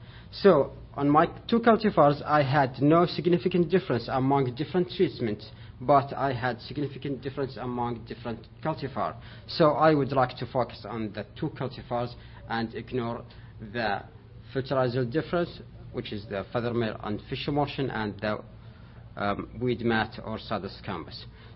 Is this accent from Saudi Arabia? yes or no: yes; Saudi Arabia; now in United States; I'm from Saudi Arabia, a grad student at Oregon State University.